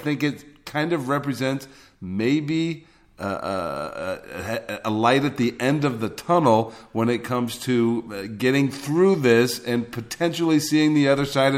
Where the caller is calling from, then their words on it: Jerusalem, Jerusalem District, Israel; I'm calling from Jerusalem